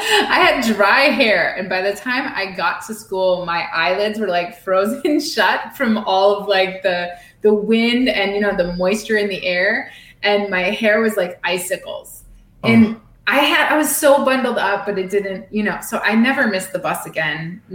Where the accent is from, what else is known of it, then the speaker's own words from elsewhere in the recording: Wisconsin, United States; I'm from Wisconsin originally.